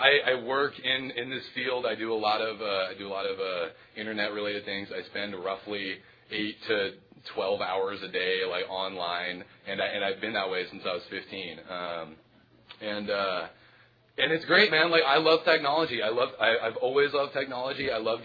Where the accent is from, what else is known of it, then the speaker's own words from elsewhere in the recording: Los Angeles, California, United States; I'm from Los Angeles, California.